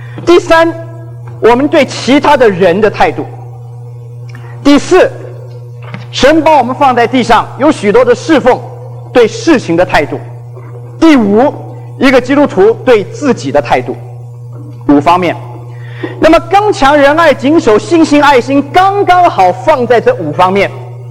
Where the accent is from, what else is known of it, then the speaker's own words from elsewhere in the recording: Guangdong, China; born there; first language Hakka; Chinese is a second language; 因为我是生在广啊。那么后来我就发奋学台湾话，所以我第一个学好最好的一种方言是台湾话。我到目前来讲，可能我的方言比我客家话还比我的家乡话还好的是我的这个台湾话。